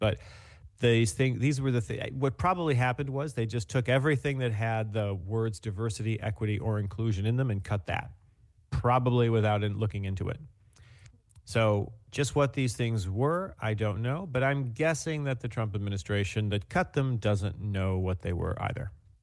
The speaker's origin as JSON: {"language": "English", "country": "United States", "said": "I'm American as a citizen, but I did live in Canada for a time, a year and a half."}